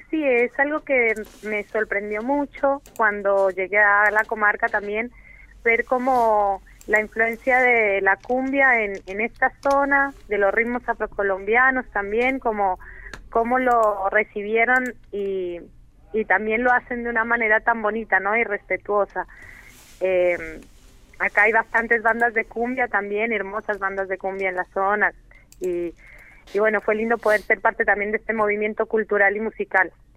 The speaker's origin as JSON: {"language": "Spanish", "town": "Pasto", "region": "Nariño", "country": "Colombia", "tie": "born there", "moved": "yes", "said": "Yo soy nacida en Colombia, en el sur del sur de Colombia, de una ciudad llamada Pasto. Y bueno, hace también, llegué con la banda prácticamente, hace 5 años, casi 6 que estoy acá en la comarca."}